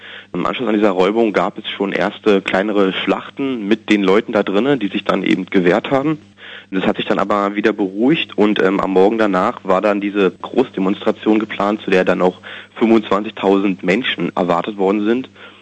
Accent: East Germany, Germany; Also ich bin halt in der DDR groß geworden

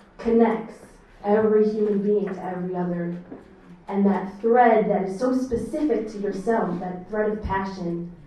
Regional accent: Detroit, Michigan, United States; I'm from Detroit, also. … that made me think that I missed out on Detroit summer.

